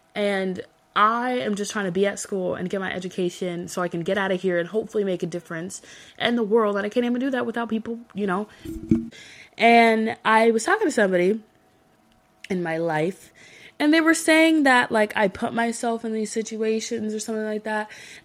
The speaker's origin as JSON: {"language": "English", "town": "San Diego", "region": "California", "country": "United States", "said": "I'm from San Diego, so I've been to San Diego State."}